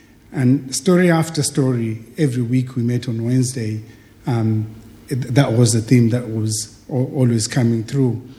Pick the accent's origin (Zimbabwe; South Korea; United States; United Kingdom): Zimbabwe; also born or lived in Botswana; now in Ireland; my family and I, we were living in Ireland for the last 11 years. Before that, we were in Botswana, and we're originally from Zimbabwe. We left Botswana in 2003.